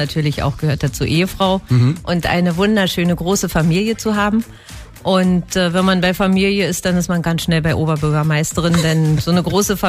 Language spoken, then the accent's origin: German; Brandenburg an der Havel, Brandenburg, Germany; also born or lived in Genthin; Stadt Brandenburg an der Havel seit 1966 nicht nur mein Lebensmittelpunkt, sondern es ist meine Heimat geworden. Ich bin ja in Gentin, heute Sachsen-Anhalt, geboren und bin dann aufgrund des Todes meiner Mutti mit meinem Vater und meinem Bruder nach Brandenburg an der Havel gezogen